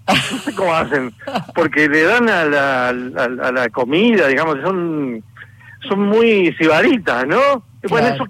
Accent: Buenos Aires, Argentina; el único que está desigualado soy yo, que vengo de Buenos Aires

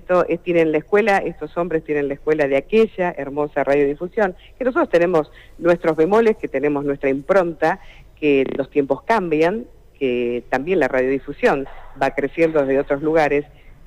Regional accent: Santa Fe, Argentina; yo soy santafesina, ¿no?

